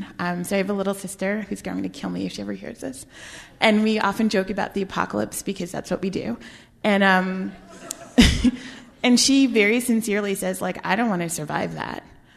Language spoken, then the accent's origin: English; New York, United States; I grew up in New York, and I live there now